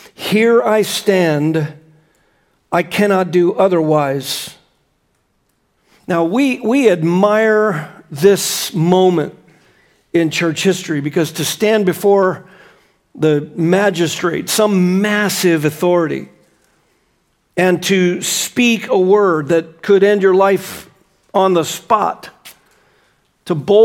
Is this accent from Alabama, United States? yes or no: no; Florida, United States; I'm from South Florida.